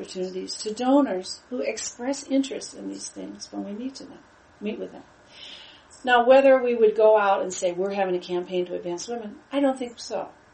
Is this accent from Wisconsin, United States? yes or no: yes; Racine, Wisconsin, United States; We're from Racine, and she's from New York